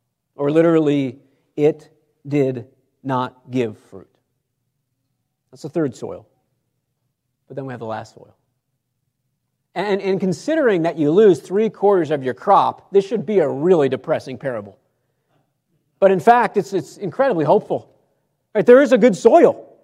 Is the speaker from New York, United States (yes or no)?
yes; New York, United States; I'm from New York, so maybe Southern Maryland people would know better.